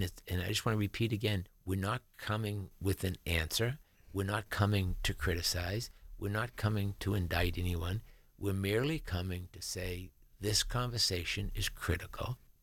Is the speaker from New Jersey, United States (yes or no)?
no; Massachusetts, United States; So the church that I went to growing up outside of Boston is now condos